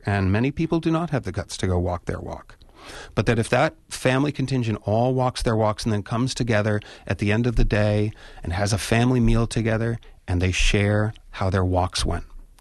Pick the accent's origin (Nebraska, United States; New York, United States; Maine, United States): New York, United States; New York City; I come from New York City, and I'm trying still, after 18 months in Wisconsin, to sort of acclimate myself